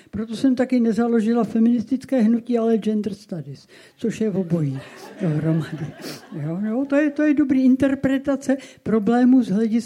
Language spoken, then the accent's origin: Czech; Prague, Czechia; Já si občas jako Pražačka připomínám jako šílený